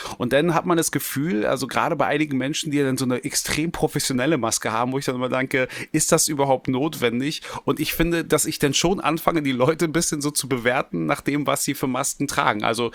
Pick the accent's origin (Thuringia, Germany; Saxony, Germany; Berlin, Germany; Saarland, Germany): Berlin, Germany; born there; also ich als gebürtiger Westberliner